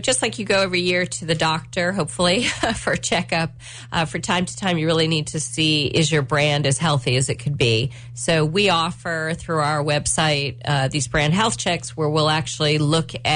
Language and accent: English; Westchester, New York, United States; You know, we could talk about growing up in Westchester.